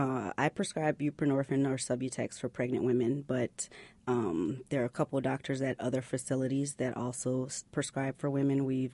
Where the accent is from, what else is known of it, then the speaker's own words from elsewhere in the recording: Louisiana, United States; now in Indiana, United States; the day that I moved to Indiana. I'm from Louisiana, and I'd done my residency in Louisiana.